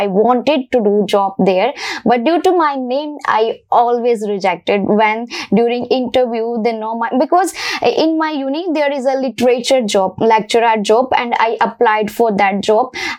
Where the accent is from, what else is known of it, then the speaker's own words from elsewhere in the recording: Faisalabad, Punjab, Pakistan; I'm exactly from Faisalabad, Punjab, Pakistan, and I completed my school and college from LaSalle High School campus too. It's also in Faisalabad.